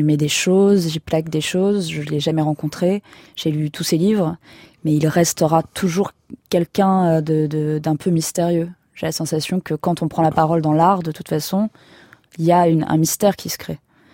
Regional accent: Provence-Alpes-Côte d'Azur, France; Puisque je viens des Alpes-Maritimes, je pense que ça vient de là.

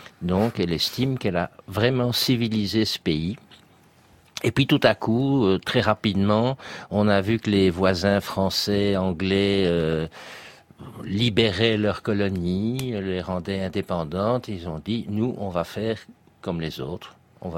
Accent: Belgium; je suis belge.

